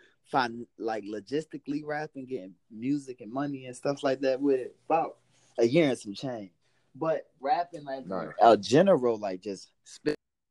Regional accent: Savannah, Georgia, United States; first and foremost, I come from Savannah, Georgia, low country town, you know what I'm saying, close to the coast of Florida, you know what I'm saying, but come from Savannah, kind of ventured out into Atlanta after high school

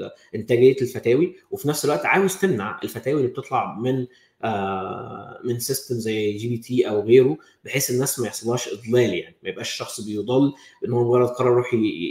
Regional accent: Egypt; احنا يعني كمصريين كعرب كمسلمين

